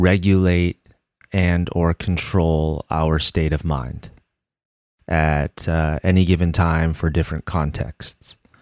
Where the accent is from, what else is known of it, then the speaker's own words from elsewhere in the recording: California, United States; As a Californian, I always thought that name was funny because I never saw skating or surfing at any of the festivals